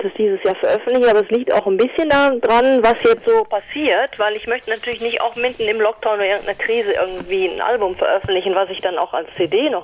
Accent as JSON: {"language": "German", "region": "North Rhine-Westphalia", "country": "Germany", "said": "ja, ich bin auch aus Nordrhein-Westfalen, von daher."}